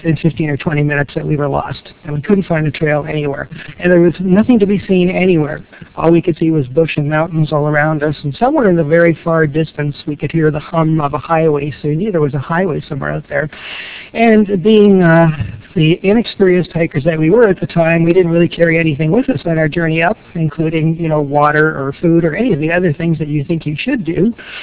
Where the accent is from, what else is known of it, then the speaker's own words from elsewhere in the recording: Winnipeg, Manitoba, Canada; I'm also from Winnipeg, and really hadn't been to Toronto until the week of Silver Birch.